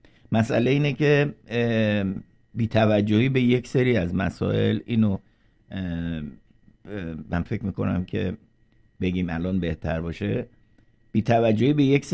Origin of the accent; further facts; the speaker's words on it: Iran; moved away; به هر حال ما که از ایران اومدیم